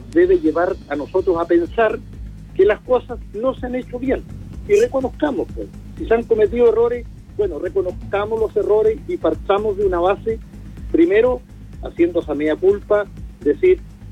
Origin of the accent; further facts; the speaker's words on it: Chile; si todos somos chilenos, ¿por qué tenemos que estar buscando medidas de represión para solucionar problemas?